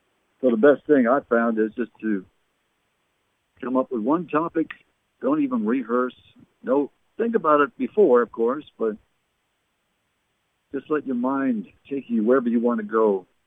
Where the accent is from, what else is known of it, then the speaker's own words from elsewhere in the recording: Barrie, Ontario, Canada; born there; also born or lived in Halifax, Canada; can remember when I was 2 years old. We lived in Halifax, Nova Scotia. My parents were English. But I was born in Barrie, Ontario.